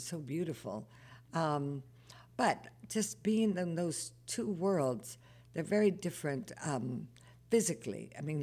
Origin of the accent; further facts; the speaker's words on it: Denver, Colorado, United States; born there; even though I was from Denver, I was born in Denver, Colorado.